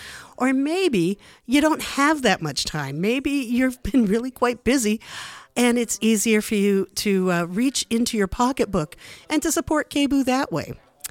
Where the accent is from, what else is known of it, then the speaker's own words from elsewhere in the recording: St. John's, Newfoundland and Labrador, Canada; when I was 12 years old growing up in St. John's, when I thought I was alone. And that was a sucky, sucky place to be.